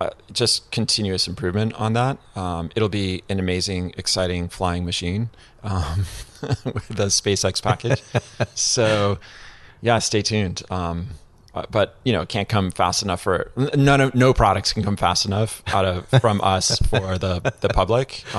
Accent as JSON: {"language": "English", "region": "Connecticut", "country": "United States", "tie": "born or raised there", "said": "I grew up in Connecticut."}